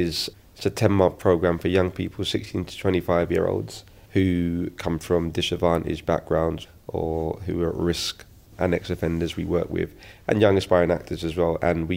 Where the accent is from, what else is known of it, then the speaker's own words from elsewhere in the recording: London, United Kingdom; as a youngster growing up in East London